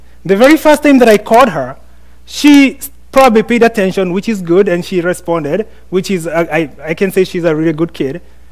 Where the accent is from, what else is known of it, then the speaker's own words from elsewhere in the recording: Kenya; Usually part of it is because I'm Kenyan. So, being Kenyan, daddy says or mommy says it's done.